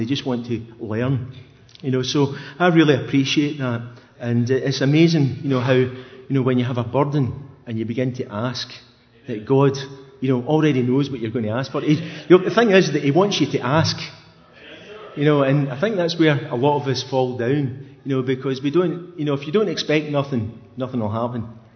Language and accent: English; Scotland, United Kingdom; considering, you know, that I come from Scotland.